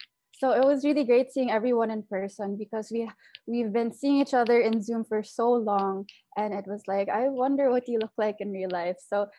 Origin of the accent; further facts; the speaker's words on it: Philippines; also born or lived in United States; Yes, as a Filipino Chinese, I have heard that since I was 6 years old, that, oh, you're Asian, you must be good at math. You know, I used to live in the States before.